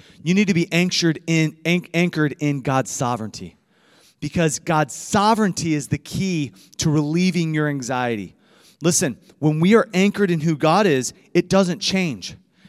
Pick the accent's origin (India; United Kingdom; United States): United States; Iowa; I'm from Iowa. Just a freshman in college.